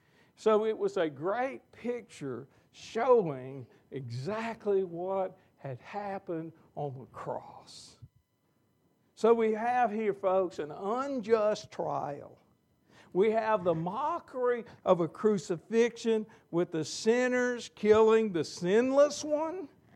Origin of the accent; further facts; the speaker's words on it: Mississippi, United States; I guess I'm from Mississippi and I have to do that.